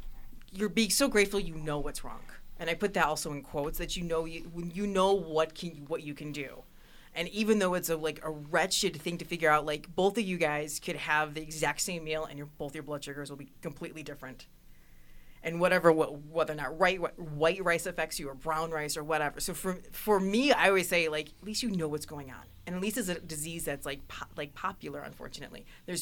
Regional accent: Waukegan, Illinois, United States; That's my hometown. Yeah, I'm from Waukegan.

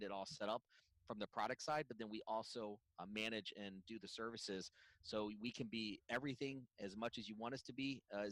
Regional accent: Racine, Wisconsin, United States; I grew up in Racine. My parents are kind of from the Virginia, D.C. area and moved all around, but we planted our roots when I was about 3 years old here in Racine and have been here ever since.

